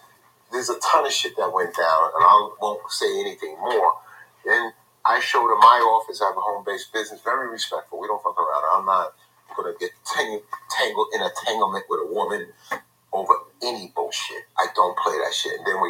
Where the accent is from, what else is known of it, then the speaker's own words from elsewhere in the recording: the South, United States; I'm from the South. I never stayed in New York.